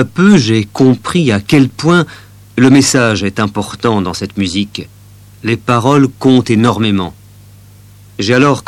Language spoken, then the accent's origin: French; Côte d’Ivoire; born there; Je suis né en Côte d'Ivoire, en Afrique. Mais il y a 3 ans, j'ai dû quitter mon pays à cause de mes chansons.